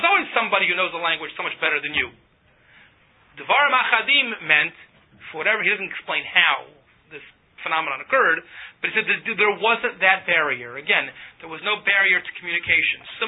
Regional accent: United States; and I know English, I'm an American.

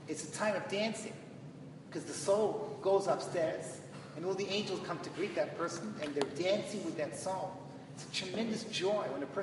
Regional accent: London, United Kingdom; I used to babysit for him when I grew up in London.

